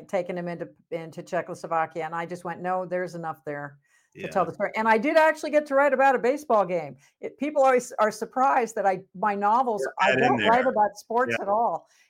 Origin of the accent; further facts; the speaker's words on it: New Jersey, United States; also born or lived in Grand Rapids, Michigan; But I didn't live there. I moved when I was two. I'm really a Jersey girl. Sorry, I grew up in New Jersey.